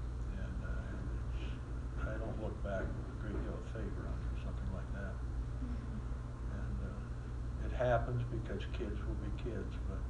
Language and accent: English; Leverett, Massachusetts, United States; growing up in Leverett and in the Leverett school system was a very positive experience.